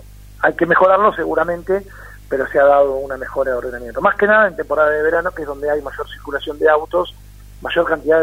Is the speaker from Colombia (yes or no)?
no; San Clemente, Buenos Aires Province, Argentina; now in Mar de Ajó, Argentina; yo soy nacido, criado en San Clemente, pero hoy me toca vivir por cuestiones familiares en Mar de Ajó